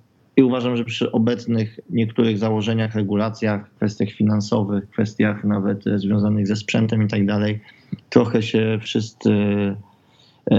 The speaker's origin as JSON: {"language": "Polish", "town": "Toruń", "region": "Kuyavian-Pomeranian Voivodeship", "country": "Poland", "tie": "born or raised there", "said": "Ja jestem rodowitym torunianinem"}